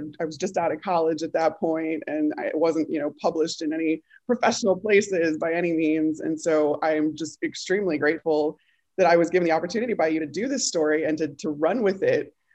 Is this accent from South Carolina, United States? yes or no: no; Chicago, Illinois, United States; I grew up in Chicago. We had two baseball teams, you know, to choose from.